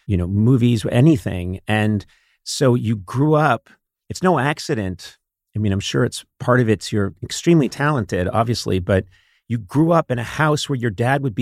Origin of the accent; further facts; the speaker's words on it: Boston, Massachusetts, United States; because I'm from Boston, Massachusetts. Nobody's doing that.